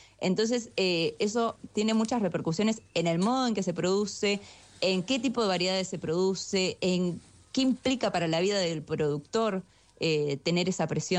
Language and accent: Spanish; La Plata, Buenos Aires Province, Argentina; Yo soy nacida y criada en La Plata